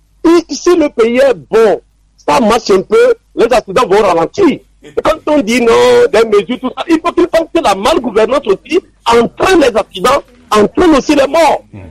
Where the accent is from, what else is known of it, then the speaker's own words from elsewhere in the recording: Togo; C'est tout comme vraiment chez nous-mêmes au pays. Au Togo, ici, nous sommes tous des Togolais.